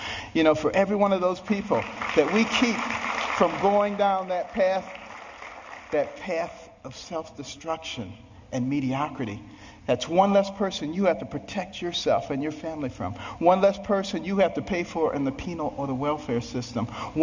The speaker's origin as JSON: {"language": "English", "town": "Baltimore", "region": "Maryland", "country": "United States", "said": "You know, I'm from Baltimore. The Ravens won."}